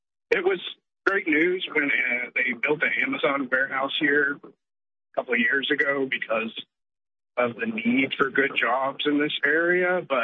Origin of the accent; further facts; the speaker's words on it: Arkansas, United States; also born or lived in Texas; I'm from Texas originally and grew up in Arkansas, and I didn't realize how good I had it in Arkansas because when I moved here 2 years ago, most of my bills doubled anyway.